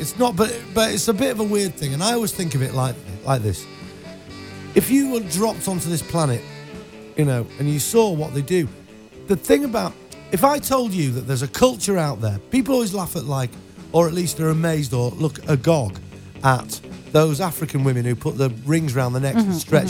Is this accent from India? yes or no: no; United Kingdom; I wasn't raised on a diet of cosmetic surgery. Because I'm British, we don't do it there.